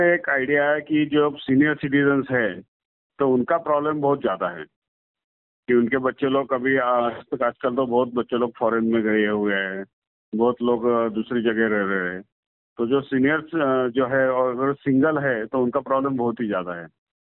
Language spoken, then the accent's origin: Hindi; Pune, Maharashtra, India